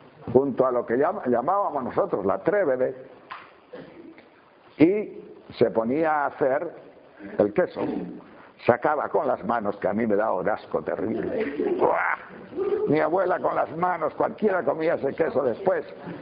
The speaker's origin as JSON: {"language": "Spanish", "town": "Tejerina", "region": "Castile and León", "country": "Spain", "tie": "born or raised there", "said": "o por lo menos lo que era el requesón en mi pueblo de Tejerina"}